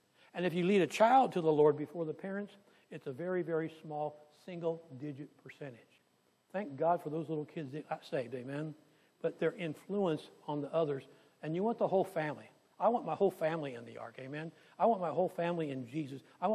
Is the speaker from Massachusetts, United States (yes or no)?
no; California, United States; I grew up in California and we'd go out to the lakes